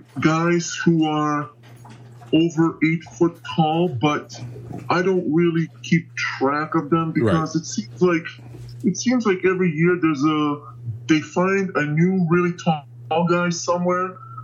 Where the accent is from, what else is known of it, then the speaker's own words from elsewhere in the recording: Ukraine; back when I was growing up in Ukraine, I didn't even really, it didn't bother me at all that I was so tall